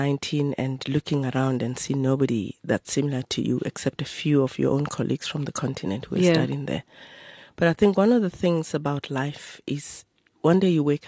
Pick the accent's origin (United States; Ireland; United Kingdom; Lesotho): Lesotho; moved away as an adult; Well, I think I grew up in Lesotho, actually, born of parents that settled there.